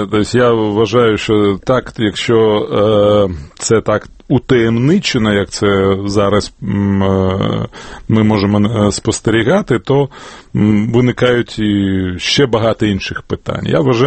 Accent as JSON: {"language": "Ukrainian", "region": "Kyiv", "country": "Ukraine", "tie": "born or raised there", "said": "Так, народився, живу у Києві."}